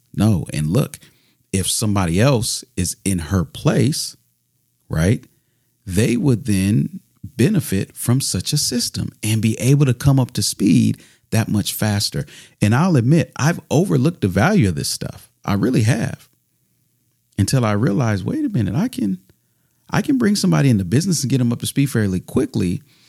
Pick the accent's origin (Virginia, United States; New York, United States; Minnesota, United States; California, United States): Minnesota, United States; my wife and I found a great dermatologist back in my home state in Minnesota.